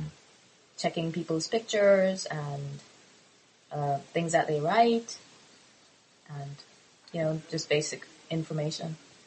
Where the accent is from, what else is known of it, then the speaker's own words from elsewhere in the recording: Jamaica; from Jamaica.